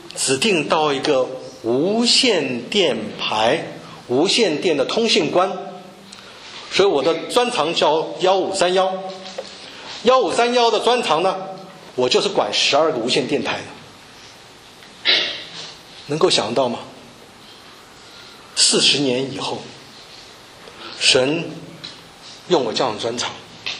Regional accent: Taiwan; 我们从台湾来的，在台湾的话大学毕业了以后都要服兵役

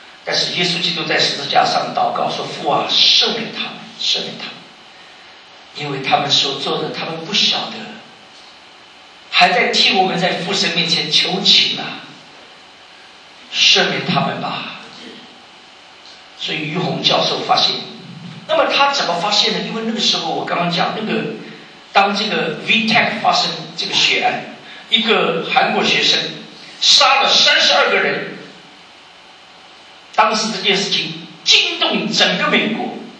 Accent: China; 我中国人的姓名都是

